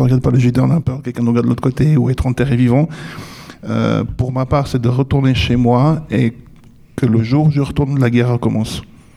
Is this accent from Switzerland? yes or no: yes; Switzerland; J'ai gagné des prix avec chez moi en Suisse